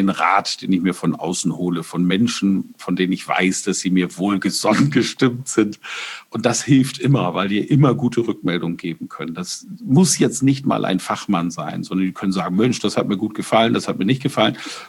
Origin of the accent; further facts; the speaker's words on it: Bamberg, Bavaria, Germany; Ich komme aus Bamberg.